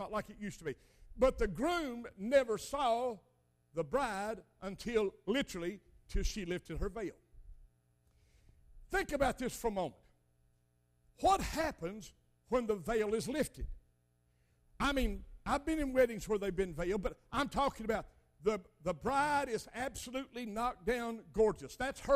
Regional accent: Crab Orchard, Kentucky, United States; Saturday night, I was over in Crab Orchard, Kentucky, where my hometown.

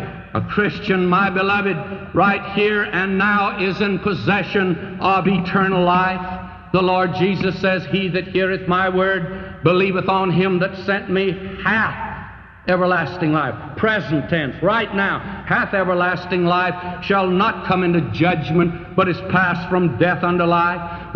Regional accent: United States; born there; I thank God this morning I was born in America.

